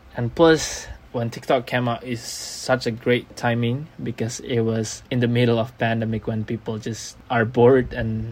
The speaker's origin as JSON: {"language": "English", "country": "Indonesia", "said": "I'm from Indonesia."}